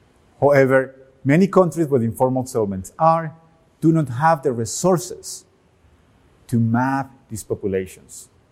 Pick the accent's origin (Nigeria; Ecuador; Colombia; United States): Colombia; Medellin, Antioquia; English is a second language; When I was 6 years old, growing up in Medellin, Colombia